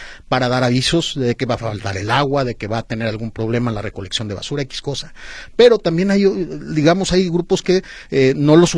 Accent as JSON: {"language": "Spanish", "region": "Nayarit", "country": "Mexico", "said": "Yo soy de Nayarit."}